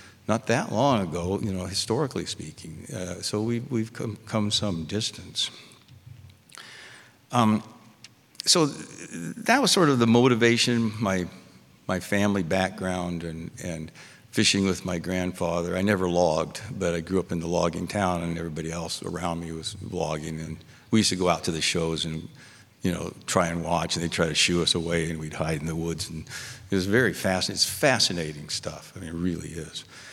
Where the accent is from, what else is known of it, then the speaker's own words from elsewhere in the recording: Seaside, Oregon, United States; And five of my friends lost their fathers when I was growing up in Seaside. That's a tiny little town.